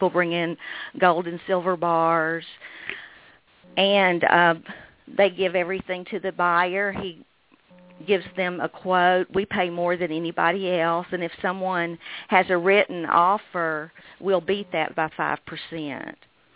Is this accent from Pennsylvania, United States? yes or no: no; Kentucky, United States; accent: Kentucky; also born or lived in Illinois / Dallas; I'm from Kentucky. That's the reason I speak with this accent. I've lived in the Southeast most of my life. We did move to Illinois for 4 years, and then we moved to Dallas from there.